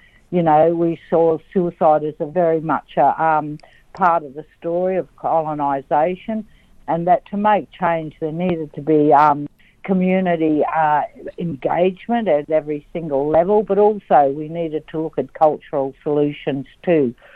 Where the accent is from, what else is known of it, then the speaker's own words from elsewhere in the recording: Darwin, Northern Territory, Australia; now in Perth, Australia; I was born and grew up in Darwin, so I say a part of my heart always belongs to Larrakia Nation as well. But I came to Perth to study psychology back in the Ice Age.